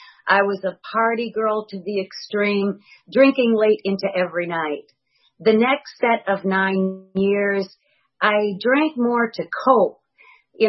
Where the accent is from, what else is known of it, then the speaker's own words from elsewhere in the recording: Madison, Wisconsin, United States; I grew up in Madison, Wisconsin as a Cheddarhead, and I was raised in what I perceived to be the most dysfunctional family on the planet.